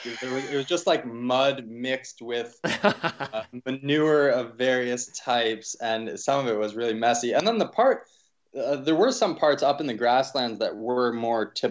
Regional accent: East Coast, United States; I mean, I grew up on the East Coast, so what we call mountains, some don't think qualify.

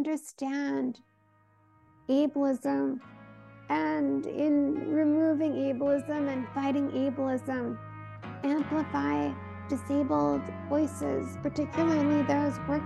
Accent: California, United States; I was born in California. I identify as a Californian and an American first and foremost.

